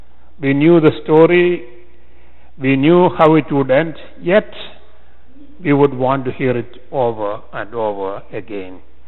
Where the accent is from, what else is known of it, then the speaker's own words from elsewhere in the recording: India; I grew up in India at a time when we didn't have TV, and the radio was rare.